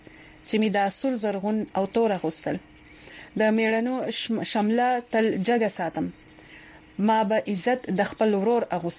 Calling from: Dubai, United Arab Emirates; زه د دوبۍ نه یم پردیس کې

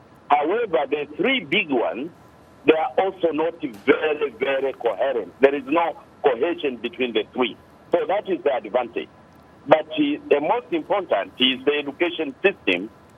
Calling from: Musoma, Mara, Tanzania; I'm calling from Msoma Town, which is where Mwalimu comes from. And I'm also from that area.

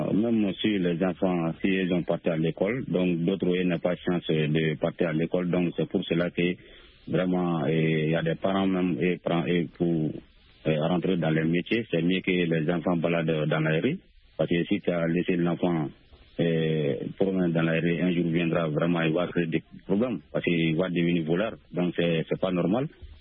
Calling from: Sonikini, Mali; dans mon village natal à Sonikini.

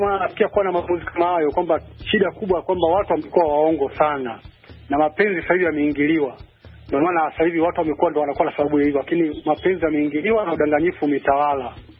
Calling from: Chanika, Dar es Salaam, Tanzania; natoka Chanika, Dar es Salaam.

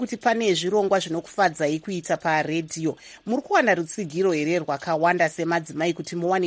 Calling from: Cape Town, Western Cape, South Africa; I'm watching you from Cape Town in South Africa.

